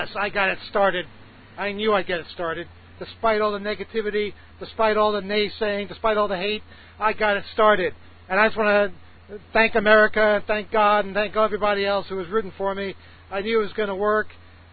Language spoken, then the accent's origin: English; Queens, New York, United States; You know, I grew up in Queens. We didn't have a castle. We didn't have any castles.